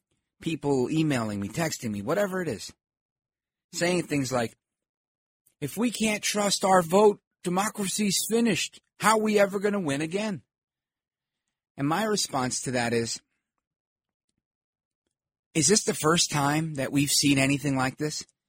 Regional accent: New York City, New York, United States; I grew up here in New York City, Brooklyn, New York. I went to public school 197.

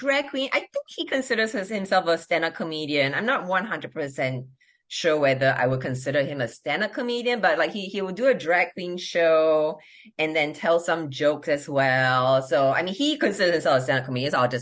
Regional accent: United States; Whereas I'm American. I was like, well, as an American, I can stand up to fucking Malaysia, right?

